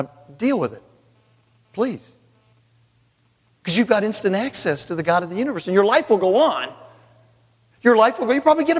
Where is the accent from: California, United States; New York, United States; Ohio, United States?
California, United States; I'm from Southern California, and I've been here for 20 years.